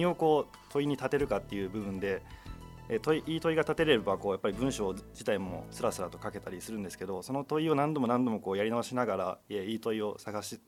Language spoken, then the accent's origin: Japanese; Tamba, Hyogo, Japan; 兵庫の丹波市というところです。